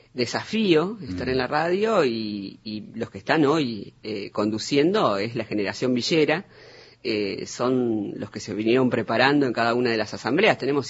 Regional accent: Santa Fe, Argentina; Yo soy de Santa Fe, de un barrio que se llama Chalet, que sufrió las inundaciones en el 2003 tremendamente

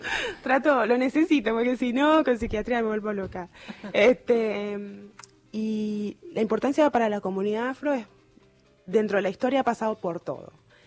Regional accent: Colombia; now in Argentina; Cuando yo me vine, recién traje muchas cosas de Colombia

